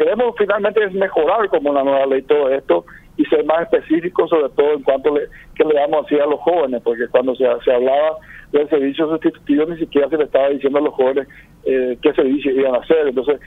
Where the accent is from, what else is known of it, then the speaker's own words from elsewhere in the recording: Paraguay; un desafío que tenemos como ciudadanos paraguayos.